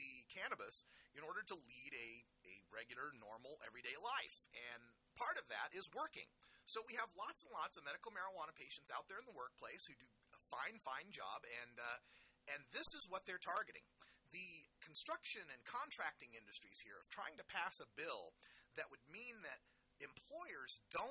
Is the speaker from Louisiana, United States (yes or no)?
no; Oregon, United States; Hey, we're going to focus on my home state today, the state of Oregon